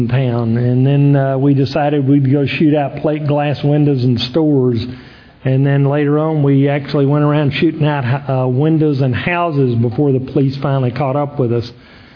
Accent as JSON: {"language": "English", "region": "Texas", "country": "United States", "tie": "born or raised there", "said": "I grew up in West Texas as an only child in a very dysfunctional family."}